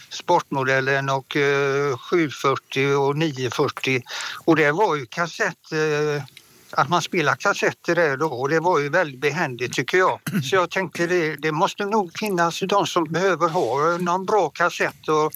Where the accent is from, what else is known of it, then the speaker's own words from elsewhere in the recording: Gothenburg, Västra Götaland County, Sweden; accent: Gothenburg; Men vet du, jag är från Göteborg